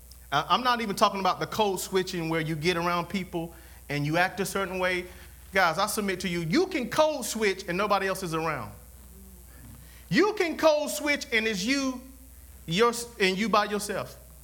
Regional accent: Fairfax, South Carolina, United States; I come from Fairfax, South Carolina.

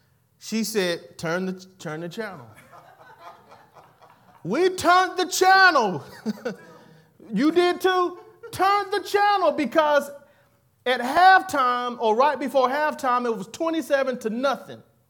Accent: Fair Forest, South Carolina, United States; I'm from Fair Forest, but then I'm going to try to talk fast.

